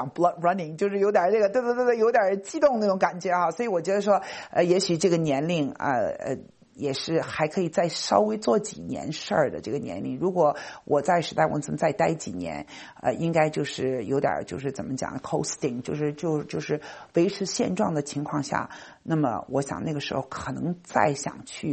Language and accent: Chinese; China; moved away as an adult; now in New York, United States; 我是骨子里是中国来的，这是改也改不掉的，对不对？咱们这个毕竟是土生土长的中国人哈，但是呢在美国生活了30多年